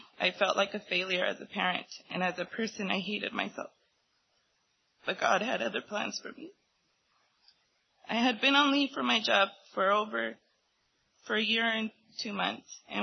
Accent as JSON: {"language": "English", "town": "San Francisco", "region": "California", "country": "United States", "tie": "born or raised there", "said": "I was born May 11, 1984, and I grew up in San Francisco going to a Catholic church."}